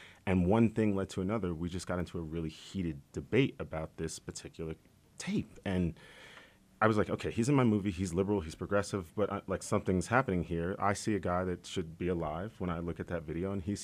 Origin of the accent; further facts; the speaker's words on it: Staten Island, New York, United States; But growing up in Staten Island, that one really hit home. That was like, I used to deliver pizza in that neighborhood.